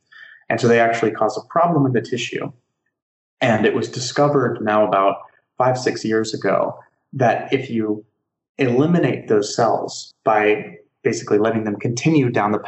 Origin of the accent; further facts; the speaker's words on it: United States; now in Germany; Yeah, so I'm obviously American. I live in Germany, though